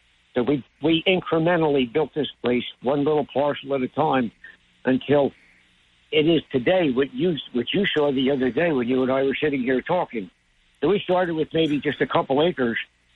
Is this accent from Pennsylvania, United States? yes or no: yes; Philadelphia, Pennsylvania, United States; now in Cape May, United States; Yeah, we came from Philadelphia. My grandfather had a candy business there that he started in the recession, the Great Depression.